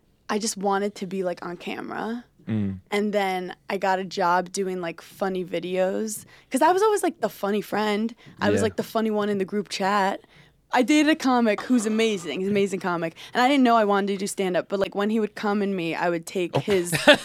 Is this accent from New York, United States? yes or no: yes; Brooklyn, New York, United States; I grew up in Brooklyn.